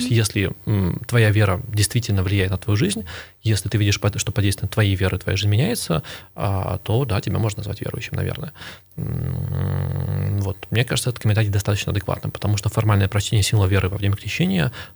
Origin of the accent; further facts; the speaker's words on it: Belarus; я озвучу о том, что я белорус